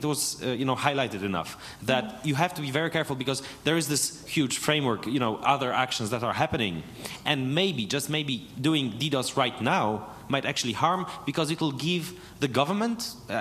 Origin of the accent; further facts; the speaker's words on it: Poland; I'm from Poland. I was heavily involved in the anti-ACTA campaign in Poland.